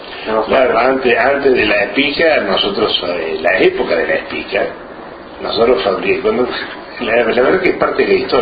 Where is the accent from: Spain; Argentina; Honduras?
Argentina; Córdoba; born there; En Córdoba, sí, yo nací en Córdoba.